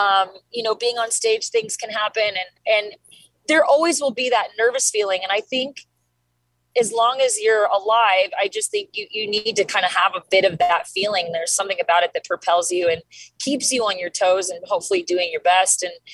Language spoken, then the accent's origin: English; Mesa, Arizona, United States; now in Los Angeles, United States; I came back to my hometown of Mesa, Arizona, which is actually where we filmed the movie. You know, I live in LA these days.